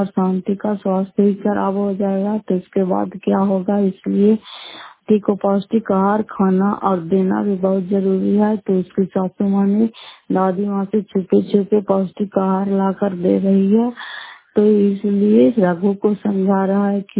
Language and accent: Hindi; Fatehpur, Bihar, India; मैं कुमार की नगर फतेहपुर पंचायत मकरौता जिला नालंदा करापसरा ब्लॉक की निवासी हूँ।